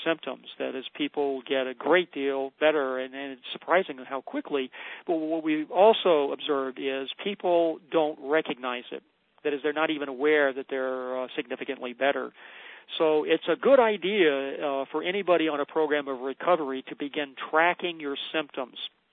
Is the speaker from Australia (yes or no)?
yes; Australia; now in London, United Kingdom; I'm an Australian, but have been living many years in London.